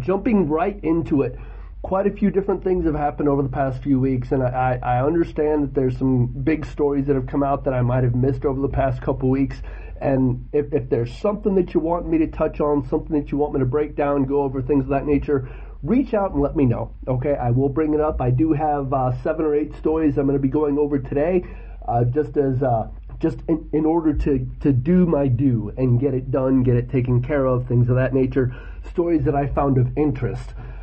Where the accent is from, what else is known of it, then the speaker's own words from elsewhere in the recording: United States; I'm American, sorry, so we have hard S's.